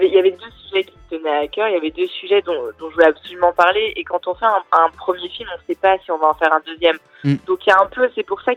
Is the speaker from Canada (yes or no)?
no; France; moi je suis en France, j'ai grandi en France, mon père est marocain, donc j'ai la double nationalité. Mmh. Et c'est vrai que j'ai grandi avec finalement deux cultures en moi.